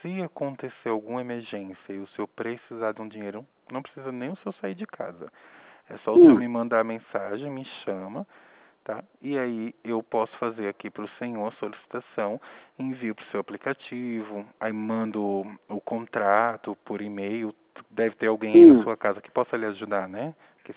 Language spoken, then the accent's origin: Portuguese; Pernambuco, Brazil; Eu sei que eu sou de Pernambuco pelo final do CPF.